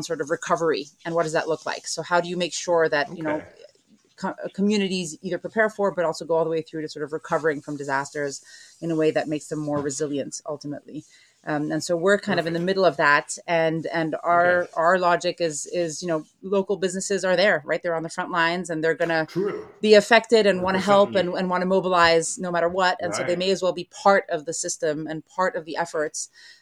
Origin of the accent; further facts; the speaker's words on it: Geneva, Switzerland; growing up in Geneva in Switzerland, was a good starting point in the sense that there, you know, the UN headquarters are there.